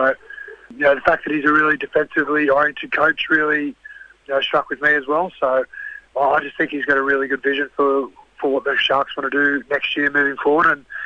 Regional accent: Bega, New South Wales, Australia; That's obviously where I grew up in Bega and played most of my football.

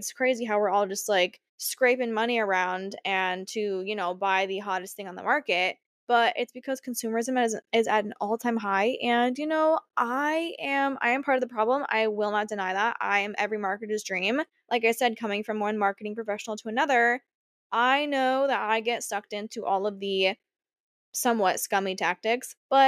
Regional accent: Arizona, United States; I never had to deal with time change growing up in Arizona. And then now here, it's like something fucking new to me.

